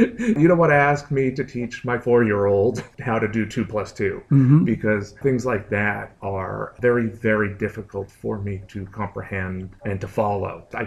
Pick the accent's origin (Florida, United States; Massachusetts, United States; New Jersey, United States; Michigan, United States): Massachusetts, United States; Boston; So my personal history, I grew up on the South Shore of Boston.